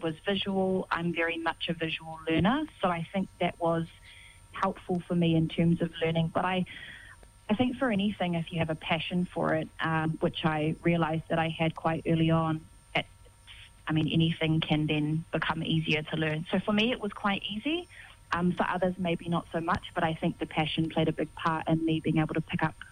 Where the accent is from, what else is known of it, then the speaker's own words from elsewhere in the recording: Auckland, New Zealand; I was born here in New Zealand, born and raised in West Auckland.